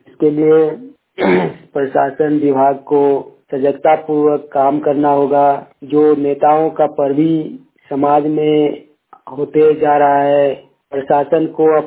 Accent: Jharkhand, India; ग्राम कस्मा चट्टी, जिला बोकारो, राज्य झारखंड का निवासी हूँ।

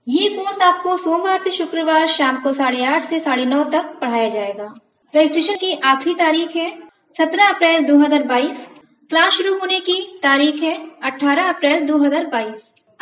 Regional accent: Lucknow, Uttar Pradesh, India; और मैं लखनऊ से बिलोंग करती हूँ।

